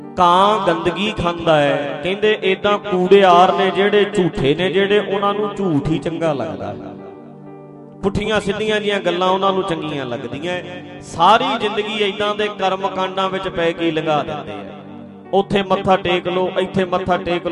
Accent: Punjab, India; ਮੇਰਾ ਪਿੰਡ ਨਾਲ ਹੀ ਹੈ ਇੱਥੇ ਢੱਡਰੀਆਂ ਤੇ ਬਿਲਕੁਲ ਗੁਆਂਢ ਚ ਤੁਹਾਡੇ ਬਿਲਕੁਲ ਨਾਲ ਆ

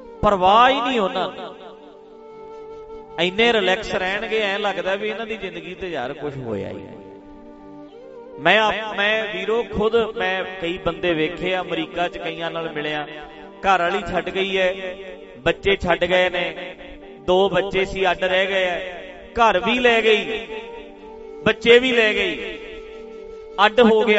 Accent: Dhadrian, Punjab, India; ਸਾਡੇ ਪਿੰਡ ਵਿੱਚ ਇੱਕ ਬੇਬੇ 62 ਹੁੰਦੀ ਸੀ, ਮੇਰੇ ਪਿੰਡ ਚ ਢੱਡਰੀਆਂ ਵਿੱਚ ਬੇਬੇ 62 ਕਹਿੰਦੇ ਸੀ ਉਹਨੂੰ

